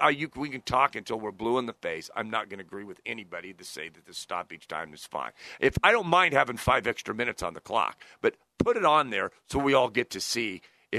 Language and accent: English; United States; Hey, I could live in Madrid and I'd still feel this way. It had nothing to do with me being American on this one.